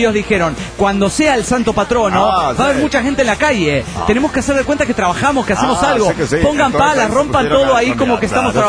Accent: Colima, Mexico; de Colima, Colima, México.

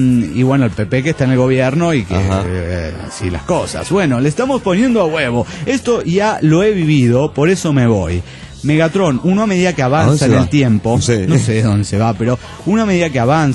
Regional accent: Chichinales, Río Negro, Argentina; de Chichinales, Argentina.

